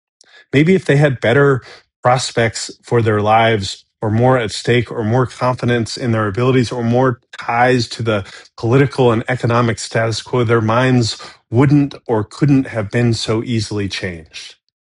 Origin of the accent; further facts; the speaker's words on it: Florida, United States; I think growing up in Central Florida, of like fishers of men is like a like boomer style ministry for guys that already like to fish and don't want to sit down for a Bible study.